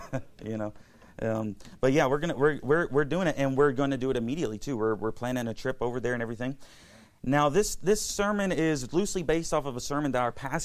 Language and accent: English; Tennessee, United States; now in Arizona, United States; I grew up in Tennessee, but I moved here not solely, but mainly because of that sermon